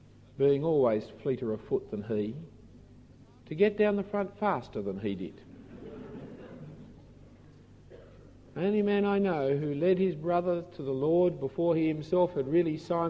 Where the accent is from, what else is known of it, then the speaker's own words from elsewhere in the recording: Sydney, New South Wales, Australia; I grew up in the Jewish part of Sydney. Came Jewish holidays, our school was empty except for the teacher and a couple of us. Always seemed some kind of disadvantage in life not being Jewish where I grew up.